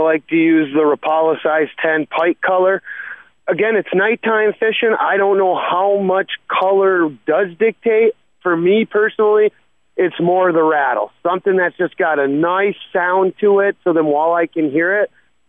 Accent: Gladstone, Michigan, United States; also born or lived in Escanaba; I mean, I was born in Escanaba, raised in Gladstone.

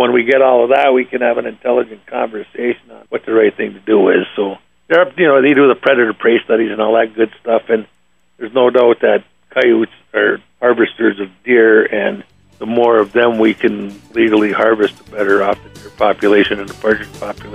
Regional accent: White Pine, Michigan, United States; now in Ontonagon, United States; I'm from Ontonagon, and I was born and raised in White Pine, Michigan, that not many people can claim.

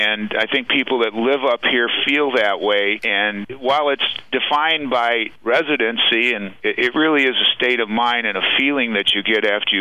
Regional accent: Owosso, Michigan, United States; I grew up in Owosso, and when we would come to the UP for vacation

